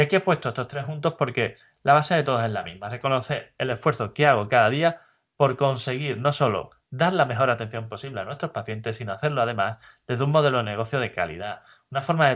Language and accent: Spanish; San Fernando, Andalusia, Spain; now in Seville, Spain; ¿sabías que llevo desde 2005 Sevilla, pero no soy de aquí? No, yo soy de San Fernando, en Cádiz.